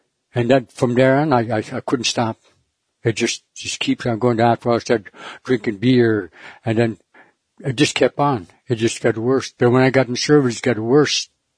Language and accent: English; Egegik, Alaska, United States; I'm from Igik.